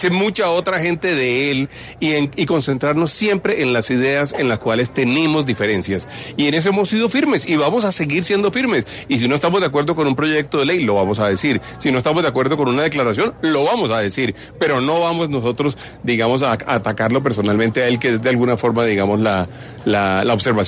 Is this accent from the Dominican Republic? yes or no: no; Colombia; es el momento en el cual tenemos como colombianos verdaderamente que sacarle lo máximo a los cerebros